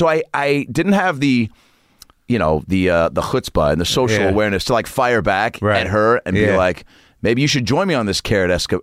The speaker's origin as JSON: {"language": "English", "town": "Lake Forest Park", "region": "Washington", "country": "United States", "tie": "born or raised there", "said": "But I grew up in Lake Forest Park, which is about 25 minutes north of the city."}